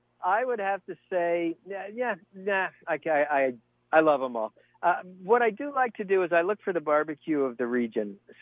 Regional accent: Baltimore, Maryland, United States; also born or lived in Japan; Well, I was born in Japan. I actually grew up in Baltimore.

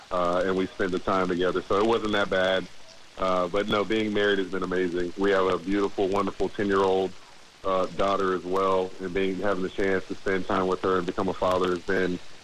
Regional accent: Jacksonville, Florida, United States; I'm born and raised in Jacksonville, love my team.

